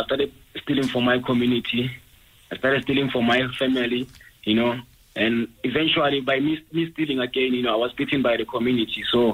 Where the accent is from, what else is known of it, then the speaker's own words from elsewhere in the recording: Soweto, Gauteng, South Africa; Yes, I'm from Soweto.